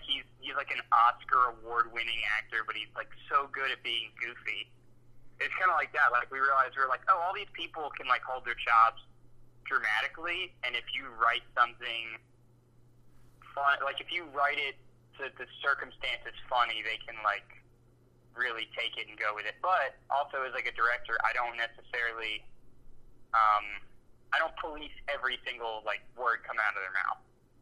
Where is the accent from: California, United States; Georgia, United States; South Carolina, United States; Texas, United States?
Georgia, United States; I guess we're from Georgia, and I really wanted to fold in, like, something believable.